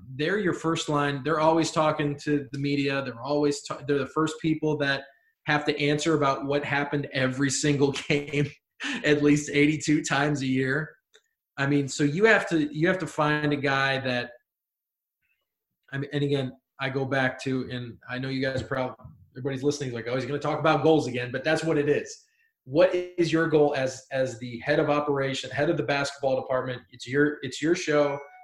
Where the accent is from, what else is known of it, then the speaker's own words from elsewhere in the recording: Ohio, United States; You know, I'm from Ohio